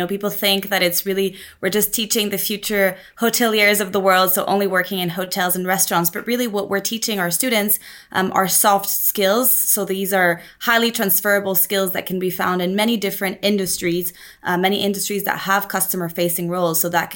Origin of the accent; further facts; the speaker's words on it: Dominican Republic; moved away; You know, I came from the Dominican Republic and moved here and met people from all over the world.